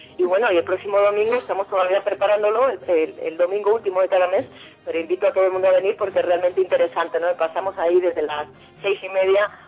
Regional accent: Granada, Andalusia, Spain; y yo soy de Granada, con lo cual me parecía mucho aquella gente

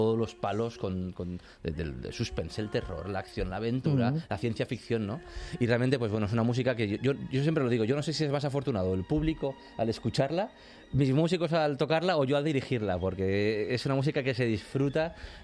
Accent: Valencian Community, Spain; Sí, yo soy valenciano

